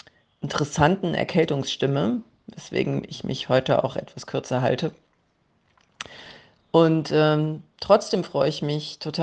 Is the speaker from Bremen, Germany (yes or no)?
no; North Rhine-Westphalia, Germany; in der Nähe von meinem Heimatort, nämlich bei Bonn